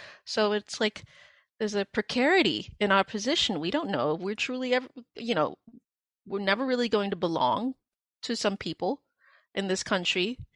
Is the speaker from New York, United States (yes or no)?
yes; New York City, New York, United States; But for me, it's like I am an urban Khmer. I am Khmer from New York City. That is something I will take to my grave and be extremely proud of.